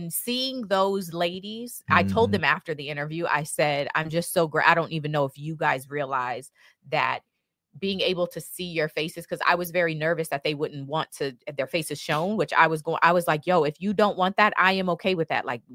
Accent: Chicago, Illinois, United States; I grew up in Chicago. I'm an expert.

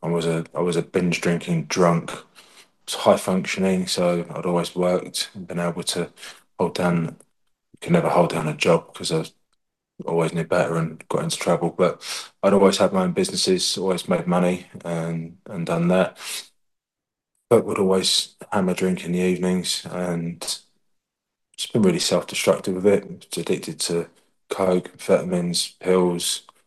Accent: London, United Kingdom; moved away as an adult; now in Orkney, United Kingdom; So originally born in West London, near Twickenham. I was there until I was in my 30s

